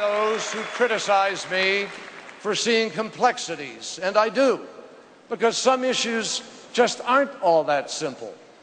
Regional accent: Colorado, United States; born there; I was born in Fitzsimmons Army Hospital in Colorado when my dad was a pilot in World War II.

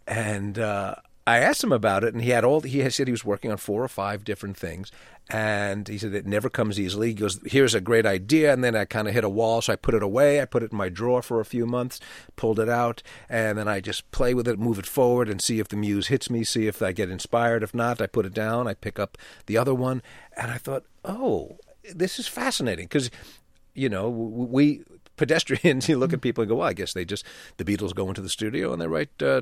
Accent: New York, United States; Growing up in New York, I was very aware, as a 14-year-old, 15-year-old, I remember Neil Simon was just a huge cultural presence.

